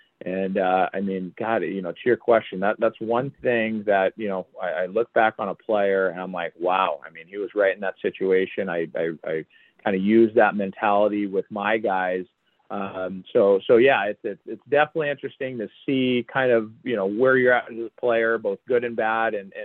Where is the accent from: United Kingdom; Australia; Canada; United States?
United States; Long Beach, California; But I'm really just enjoying being in my hometown, continuing to grow the game here in Long Beach.